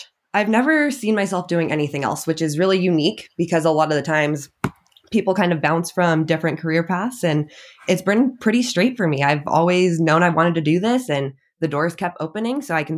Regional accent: Escondido, California, United States; I grew up in Southern California, so Escondido, basically San Diego area, and then have kind of migrated up through California through my educational journey.

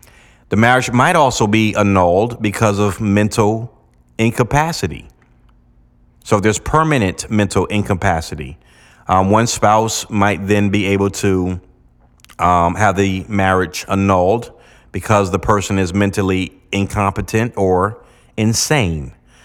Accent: United States; Now, in America, I'm an American, in America, we cannot annul our divorce.

